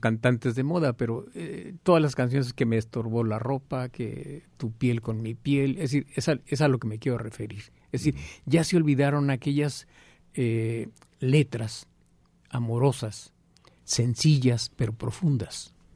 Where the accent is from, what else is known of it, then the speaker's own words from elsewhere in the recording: Mexico; Yo de niño en la Cienega de Chapala, justo en la noche, después ya de que la gente trabajó en el campo, en la noche, en las orillas del pueblo, los hombres cantando a capela.